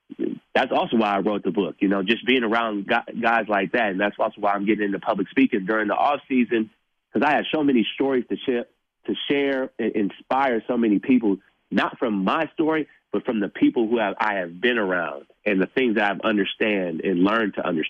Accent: Bloomfield Hills, Michigan, United States; I'm from Blueville Hills

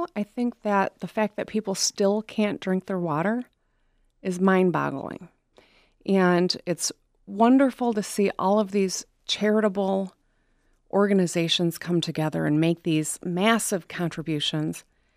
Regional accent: Michigan, United States

